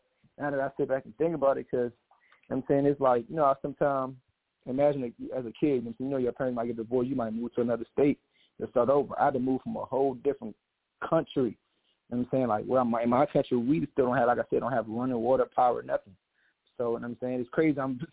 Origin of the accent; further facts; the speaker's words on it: Monrovia, Montserrado, Liberia; Born and raised in Liberia, Africa. That's West Africa. Painesville Village, Monrovia, to be exact.